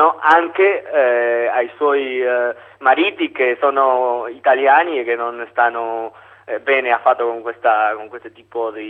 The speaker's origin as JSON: {"language": "Italian", "country": "Argentina", "also_born_or_lived": "Mexico", "said": "io ho vissuto 10 anni nel Messico, però sono argentino, allora ho girato un po' l'America Latina"}